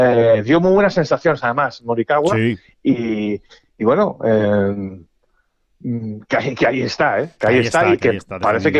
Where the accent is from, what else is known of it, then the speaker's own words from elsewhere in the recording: Spain; porque somos muy españoles